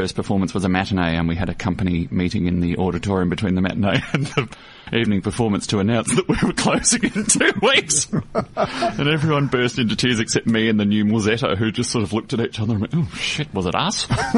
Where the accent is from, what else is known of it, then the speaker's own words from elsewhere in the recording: Australia; it is impossible as an Australian opera singer to be the master of your own destiny